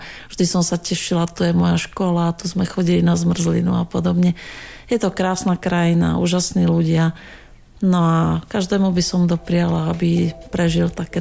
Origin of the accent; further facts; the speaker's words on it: Brno, South Moravian Region, Czechia; moved away as an adult; now in Banská Bystrica, Slovakia; Ja som sa narodila v Brne, vyrastala som tam, no a išla som študovať na vysokú školu do Banskej Bystrice a ďaleko som sa od nej už potom nepohla.